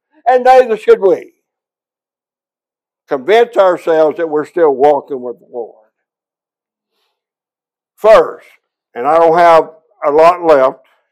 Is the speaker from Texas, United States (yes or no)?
yes; Sulphur Springs, Texas, United States; I never forget a man I grew up with in Sulphur Springs, who's a Pentecostal preacher today.